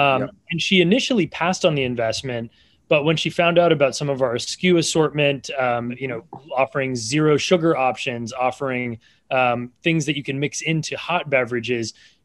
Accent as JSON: {"language": "English", "region": "Massachusetts", "country": "United States", "tie": "born there", "said": "But I was born in Massachusetts. I get pings from 100 people every week in Massachusetts begging me to give them Can."}